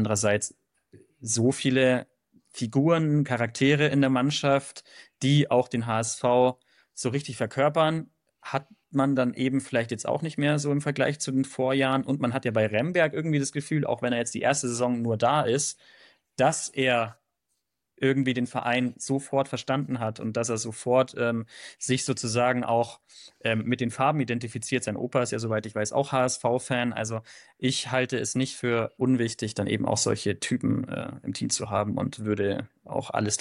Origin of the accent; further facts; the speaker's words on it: Bavaria, Germany; Also ich komme ursprünglich aus Bayern.